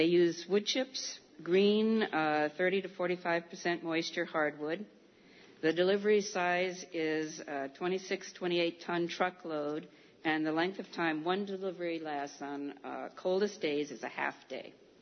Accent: Danby, United States; and I'm from Danby.

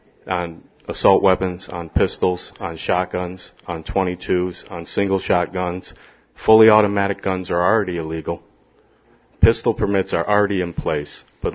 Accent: Newfield, New York, United States; from Newfield.

